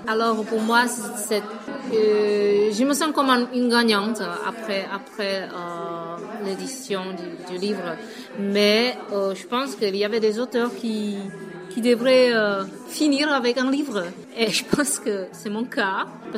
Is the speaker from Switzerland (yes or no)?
no; Vietnam; now in France; je ne me suis pas sentie comme un étrangère en tant que Vietnamienne en France.